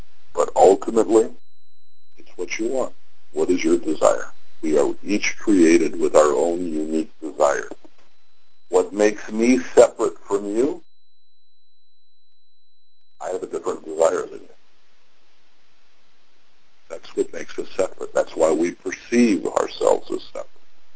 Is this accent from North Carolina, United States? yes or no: no; Los Angeles, California, United States; So, I was born in Los Angeles, was raised in a wealthy family at that time.